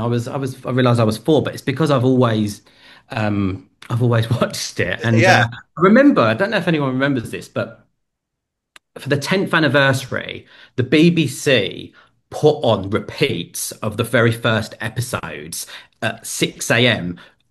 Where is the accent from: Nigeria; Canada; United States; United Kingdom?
United Kingdom; London; I'm from Southeast London.